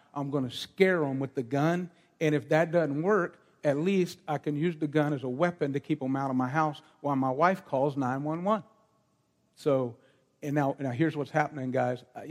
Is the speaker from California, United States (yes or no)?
no; West Virginia, United States; And I'm from West Virginia, but I didn't have my gun.